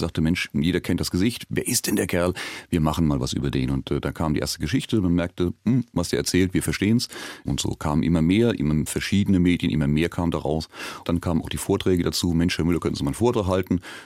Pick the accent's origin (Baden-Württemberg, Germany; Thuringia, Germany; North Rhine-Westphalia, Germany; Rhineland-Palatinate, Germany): Baden-Württemberg, Germany; Und ich komme aus dem Dorf, aus dem Badischen. Und das ist ganz, ganz weit weg von dieser großen Finanzwelt.